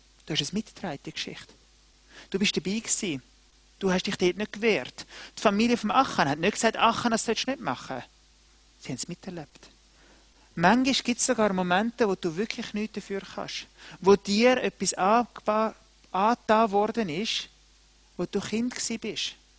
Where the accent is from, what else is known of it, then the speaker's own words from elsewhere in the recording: Neftenbach, Zurich, Switzerland; als ich als Jugendlicher in Neftenbach war, hatte es einen Bach, der ist immer so spannend zum Spielen.